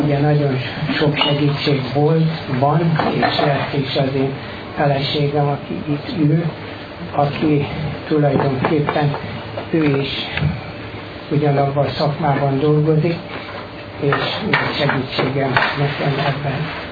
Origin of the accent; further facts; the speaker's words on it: Hungary; Ahogy magamat ismerem, és amilyen magyar vagyok, meg lelkes, én biztos ebben a társaságba kerültem volna